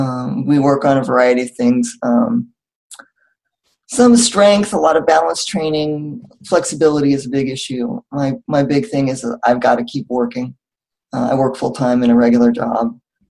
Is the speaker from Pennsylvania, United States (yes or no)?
yes; Philadelphia, Pennsylvania, United States; I'm 53. I'm from Philadelphia, more or less, and I have spastic cerebral palsy.